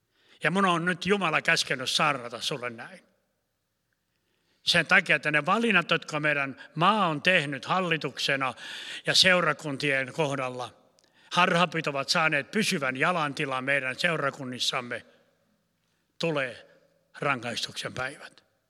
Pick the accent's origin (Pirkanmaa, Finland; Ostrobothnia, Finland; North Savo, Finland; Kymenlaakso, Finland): Ostrobothnia, Finland; näin meikäläisen kielellä käytämään, tuun Pohjanmaalta, niin siellä on karkeita sanoja paljon mukana.